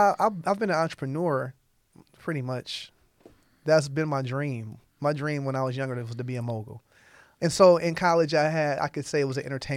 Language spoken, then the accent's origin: English; Toledo, Ohio, United States; Absolutely. Born and raised in Toledo. I'm from Out Hill.